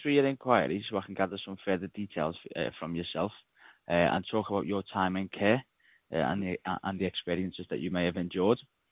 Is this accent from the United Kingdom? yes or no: yes; England, United Kingdom; So I'm from England